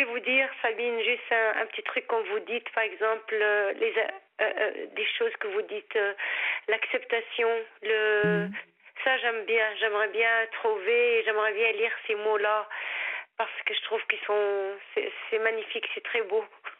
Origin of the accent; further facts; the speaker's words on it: Tunisia; Moi, je suis tunisienne.